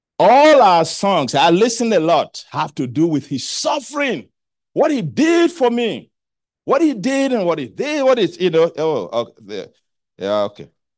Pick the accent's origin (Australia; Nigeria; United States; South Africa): Nigeria; Yeah, I'm going to check the part of Nigeria that I'm from.